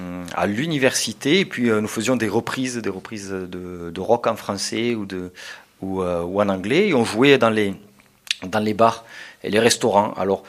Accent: Occitanie, France; born there; puisque je suis né ici en Occitanie

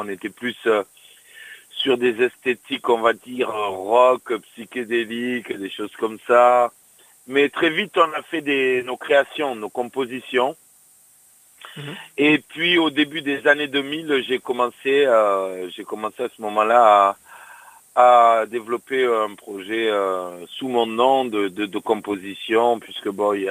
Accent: Perpignan, Occitanie, France; born there; Je suis né à Perpignan d'un papa congolais et d'une maman espagnole, enfin française, mais de grands-parents espagnols.

